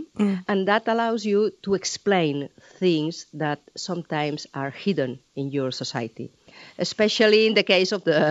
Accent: Catalonia, Spain; first language Catalan; English is a second language; Well, in my case, Catalan is my mother tongue. I was 13 when Franco, the dictator, died. So that means that I grew up in Catalan at home and with my friends, but in Spanish at school and in public places.

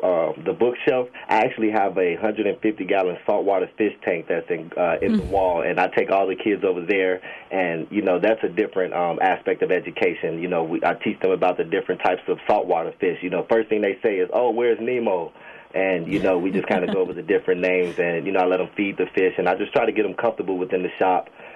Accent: Chicago, Illinois, United States; Well, obviously I'm from Chicago, you know, with the name Chicago Cuts.

